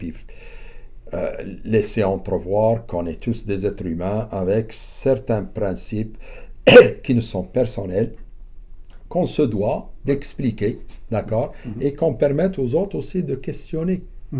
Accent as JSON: {"language": "French", "town": "Casablanca", "region": "Casablanca-Settat", "country": "Morocco", "tie": "born there", "said": "Moi, je suis du Sud. D'accord? Je suis du Sud. Je suis à Casablanca. Je suis né à Casablanca."}